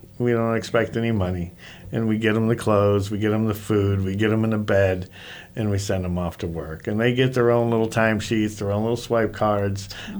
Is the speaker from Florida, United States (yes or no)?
yes; Sarasota, Florida, United States; I'm from Sarasota area, and this is the first time I ever went, and it was exciting.